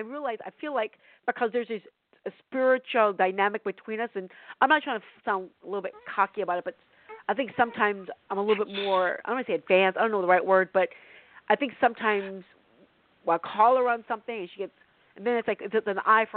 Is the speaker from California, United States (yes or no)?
yes; California, United States; That's actually Los Angeles, but I'm from Northern California.